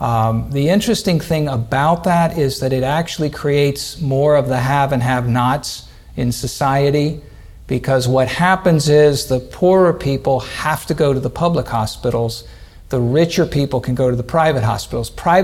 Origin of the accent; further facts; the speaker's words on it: South Africa; from South America. I mean South Africa.